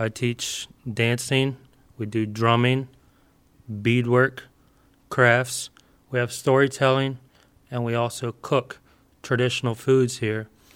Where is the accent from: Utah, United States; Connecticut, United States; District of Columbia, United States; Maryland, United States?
Maryland, United States; Baltimore; But I grew up in Baltimore. I've always been around it.